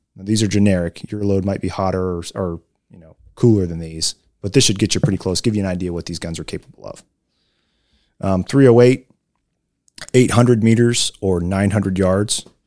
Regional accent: United States; I'm an American, I shoot in yards.

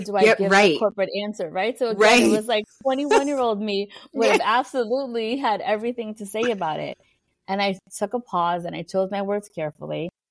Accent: New York City, New York, United States; accent: New York; so I grew up in the Bronx and I went into corporate America, I would say very kindly, rough around the edges. So if you think I have a New York accent now

